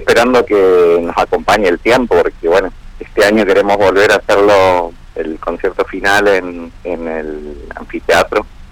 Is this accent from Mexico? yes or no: no; Argentina; un tema que nos toca mucho en el sentimiento como argentino